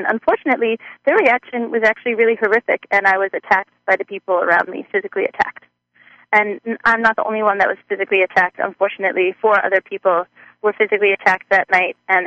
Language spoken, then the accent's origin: English; United States; I felt like it was my responsibility also as an American to take that stand because our tax dollars are going to fund the occupation. So I knew that both as a Jewish person and as an American